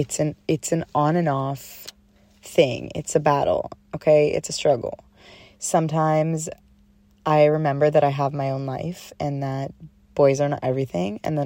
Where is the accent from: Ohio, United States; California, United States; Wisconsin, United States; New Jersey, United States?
California, United States; I am 22 years old, just living life. I grew up in the Bay. I'm a Cali girl.